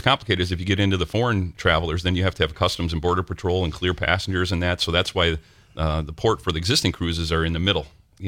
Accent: Green Bay, Wisconsin, United States; born there; so I was born in Green Bay, left for a while and back

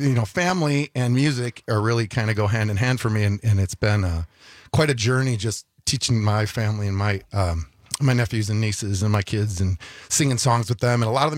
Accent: Green Bay, Wisconsin, United States; I mean, I'm from Green Bay originally

